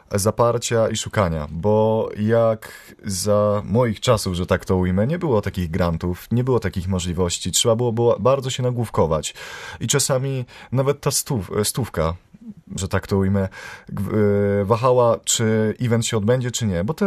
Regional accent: Szczecin, West Pomeranian Voivodeship, Poland; A u nas w Szczecinie jest ten spokój, jest ta harmonia, są te parki, lasy.

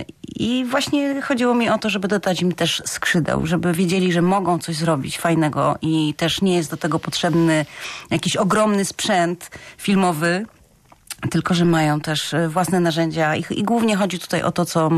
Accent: Poznań, Greater Poland Voivodeship, Poland; Były też warsztaty filmowe, na które trafiłam do zamku w Poznaniu, bo pochodzę z Poznania.

